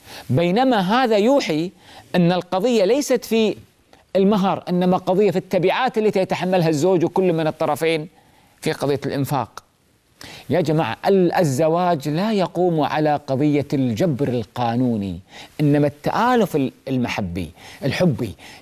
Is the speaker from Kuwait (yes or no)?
yes; Kuwait; احنا عندنا في الكويت الدولة تعطي للشاب مساعدة مادية كمهر للزواج،